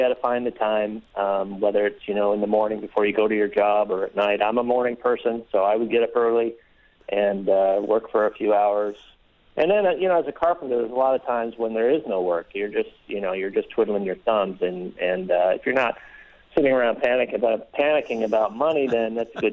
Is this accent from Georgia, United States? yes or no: no; Iowa City, Iowa, United States; I grew up in Iowa City, next to the Iowa Writers Workshop, and went to my undergraduate here.